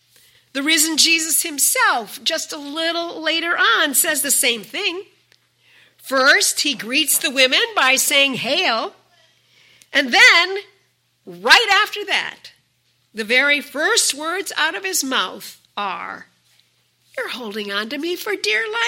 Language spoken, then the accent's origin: English; Minnesota, United States; A man in Minnesota, my home state, was serving a rural community as a local pastor.